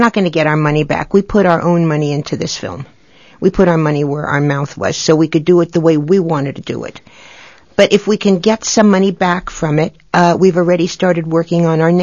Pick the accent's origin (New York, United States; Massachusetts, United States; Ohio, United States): New York, United States; Bronx; accent: Bronx; Well, if you want to hear the real accent, because I'm from the Bronx, you know, if you want to hear that, you can hear that.